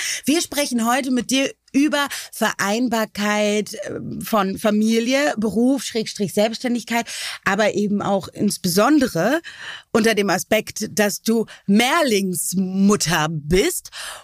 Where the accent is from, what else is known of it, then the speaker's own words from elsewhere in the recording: Bad Oldesloe, Schleswig-Holstein, Germany; Ich bin ja in Bad Oldesloe aufgewachsen